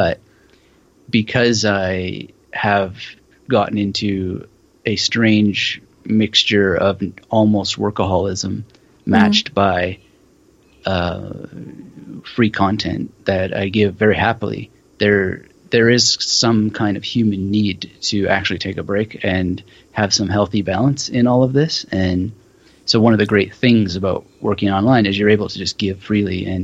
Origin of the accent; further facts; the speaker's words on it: British Columbia, Canada; now in Australia; I mean, I'm from British Columbia originally, so I long for mountains